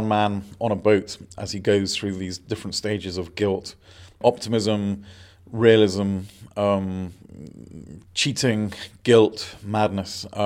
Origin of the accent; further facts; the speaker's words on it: United Kingdom; but we're British, we can do this.